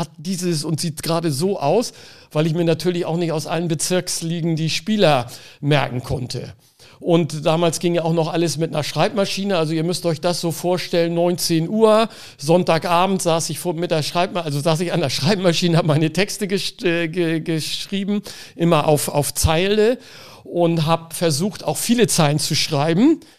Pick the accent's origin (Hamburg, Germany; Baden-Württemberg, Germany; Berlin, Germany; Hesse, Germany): Hamburg, Germany; born there; ich bin in Hamburg geboren